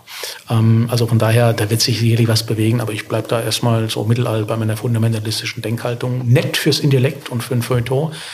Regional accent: Frankfurt, Hesse, Germany; Aber gut, ich bin ja aus Frankfurt

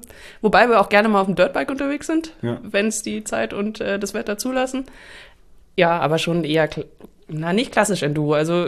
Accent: Flensburg, Schleswig-Holstein, Germany; komme ursprünglich auch aus Norddeutschland, also eher Flensburger Ecke.

